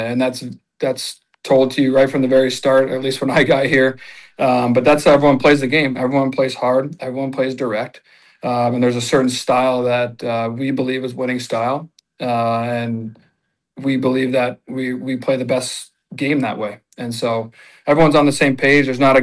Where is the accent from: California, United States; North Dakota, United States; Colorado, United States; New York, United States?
Colorado, United States; Well, growing up in Colorado, my dad finished with the Nuggets, and then We kind of settled down there.